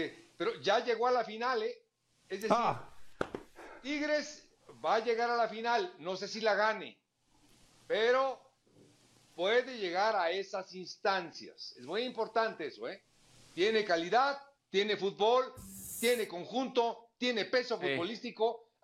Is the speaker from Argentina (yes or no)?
no; Mexico; Hablo como mexicano